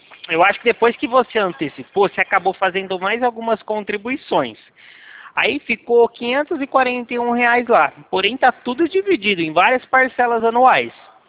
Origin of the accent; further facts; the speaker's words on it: Leme, São Paulo, Brazil; Eu sou aqui da cidade de Leme, interior de São Paulo.